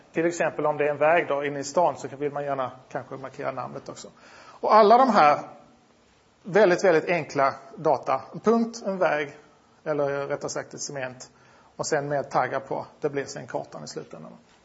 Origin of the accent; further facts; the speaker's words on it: Linköping, Östergötland, Sweden; Det här är en rendering av min hemstad, Linköping.